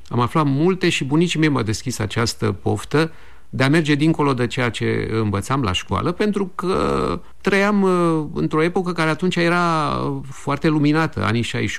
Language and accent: Romanian; Bucharest, Romania; Sunt bucureștean și nu mai sunt tânăr. Am început școala în 1965